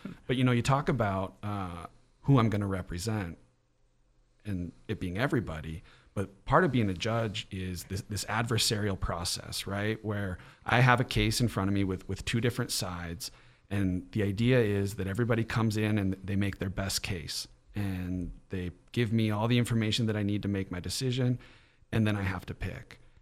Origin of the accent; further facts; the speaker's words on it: Bigfork, Montana, United States; I tell people that I grew up in Big Fork. I tell people that my mom grew up in Big Fork.